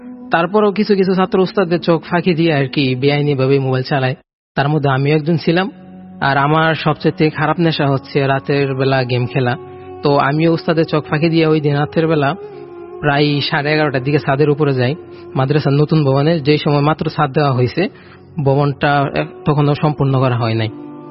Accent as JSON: {"language": "Bangla", "town": "Raipura", "region": "Dhaka Division", "country": "Bangladesh", "said": "আমি নরসিংদী জেলার রায়পুরা থেকে আসছি। … আমি একজন মাদ্রাসার স্টুডেন্ট।"}